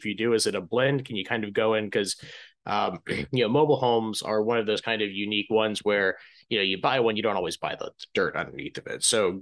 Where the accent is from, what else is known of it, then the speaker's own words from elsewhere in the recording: Tallahassee, Florida, United States; And growing up, I grew up in North Florida in the Tallahassee area, and there's a lot of manufactured and mobile homes